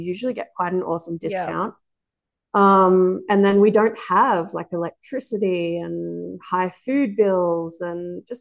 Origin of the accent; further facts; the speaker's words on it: New South Wales, Australia; to be honest, I come from the Northern Rivers in Australia, and I was struggling on my wage living in a home